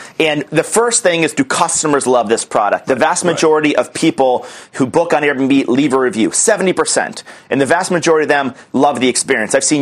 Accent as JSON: {"language": "English", "town": "Albany", "region": "New York", "country": "United States", "tie": "born or raised there", "said": "Well, I'm from the East Coast. I grew up in Albany, New York. Albany, New York. My parents are social workers. My dad worked for the state of New York."}